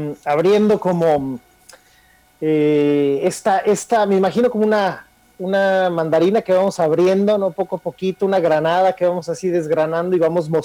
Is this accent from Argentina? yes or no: no; Mexico; Nosotros como mexicanos vemos un francés, un chino, un alemán, rápidamente detectamos su cultura, pero la nuestra no la vemos.